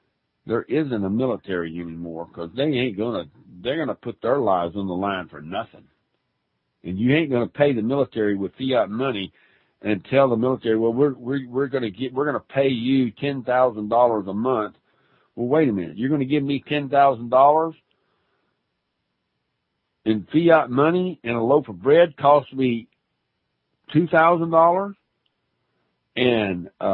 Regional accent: Louisiana, United States; for 8 years that I know of, growing up in Caddo Parish, Louisiana.

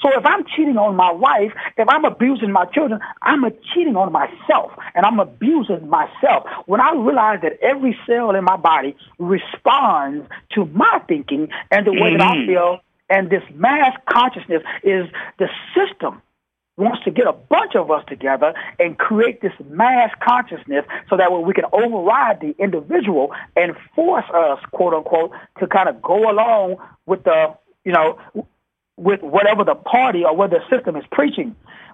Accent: Texas, United States; I'm from Texas. This good old boy country down here.

